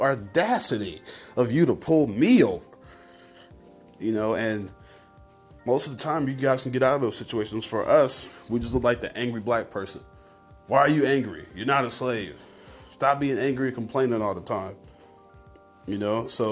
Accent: New York, United States; accent: New York; I'm from New York. For the most part, my accent is gone. But when I get angry, it comes, it flares up.

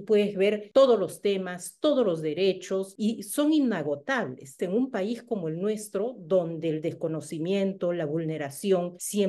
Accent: Ayacucho, Peru; debo empezar diciendo que soy de Ayacucho y en Ayacucho todos sabemos que ha pasado un episodio muy álgido de la violencia política

